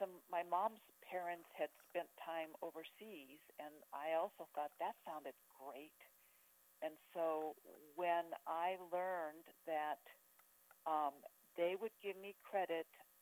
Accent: Philomath, Oregon, United States; other than I grew up near Oregon State. Philomath is near Corvallis

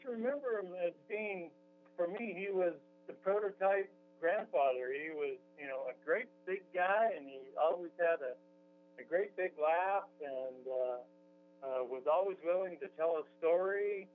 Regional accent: Fullerton, California, United States; born there; I was born in Fullerton, California. It's in North Orange County, right next to Anaheim and Disneyland and all that.

